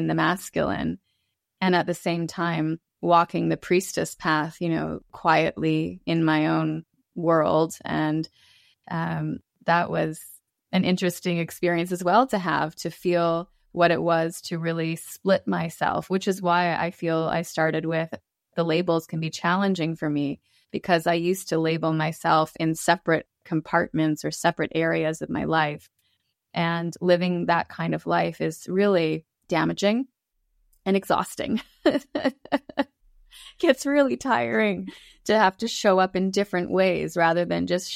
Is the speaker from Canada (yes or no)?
yes; Canada; I'm from Canada.